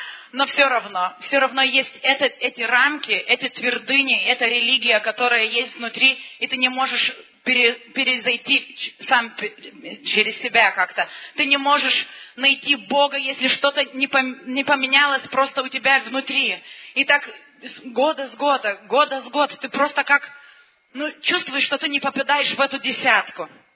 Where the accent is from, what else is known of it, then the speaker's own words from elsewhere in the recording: Lithuania; мы из Литвы, тут католическая страна, очень консервативная страна. И наш город, это такой, самый такой литовский, самый консервативный из всех городов Литвы.